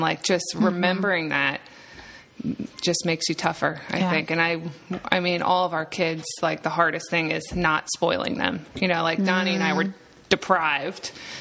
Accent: New York, United States; I'm from New York. Yep.

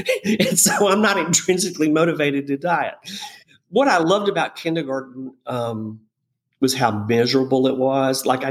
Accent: the South, United States; Of course, I'm from the South.

